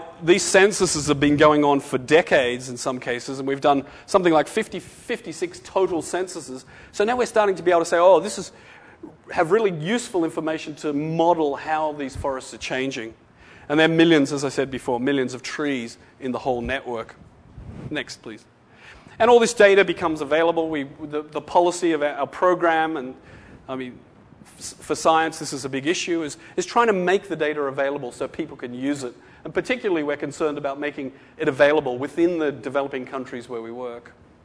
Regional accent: Australia; If I, you know, me as an Aussie or an American, try to dominate and rule this thing

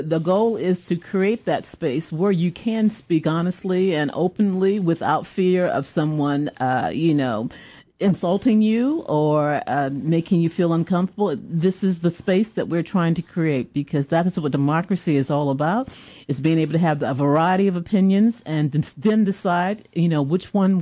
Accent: Portsmouth, Virginia, United States; I am from Portsmouth, born and raised in Portsmouth, Virginia, right there on the east coast of Virginia.

